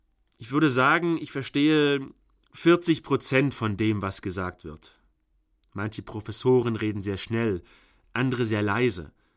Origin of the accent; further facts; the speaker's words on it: Dalaman, Muğla, Turkey; German is a second language; moved away as an adult; now in Münster, Germany; Ich komme aus Dalaman in der Türkei. Bin seit 2 Jahren in Münster und studiere Elektrotechnik und Informatik hier an der Fachhochschule im 2. Semester. Das erste Jahr hier habe ich noch nicht studiert, sondern Deutsch gelernt.